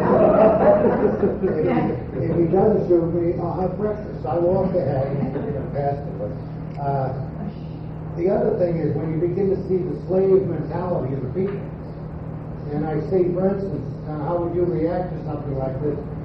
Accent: Brooklyn, New York, United States; Well, I'm a kid from Brooklyn. I grew up in Brooklyn, and we're kind of outrageous people there.

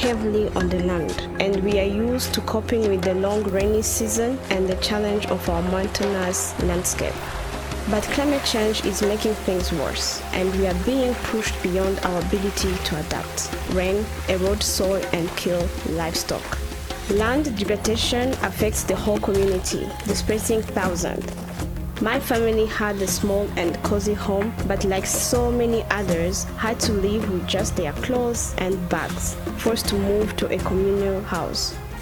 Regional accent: Rwanda; I was born and raised in Rwanda.

